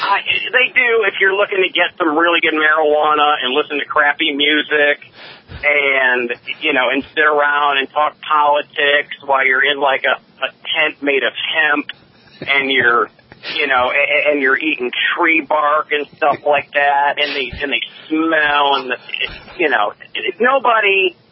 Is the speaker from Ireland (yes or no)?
yes; Ireland; I am Irish. I know my people.